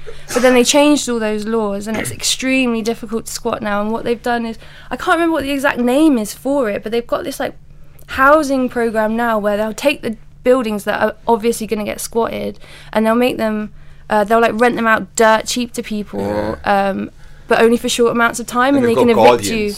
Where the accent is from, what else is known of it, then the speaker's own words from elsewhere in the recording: Tooting, London, United Kingdom; accent: London; because I've grown up in like Tooting as well, so I've got like bits of, and I've lived in London for so long now, I've got bits of a London accent